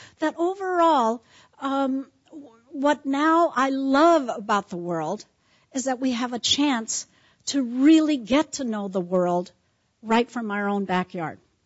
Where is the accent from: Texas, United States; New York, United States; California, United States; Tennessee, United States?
California, United States; San Francisco; So actually, as you know, I am Chinese American. Born and raised in San Francisco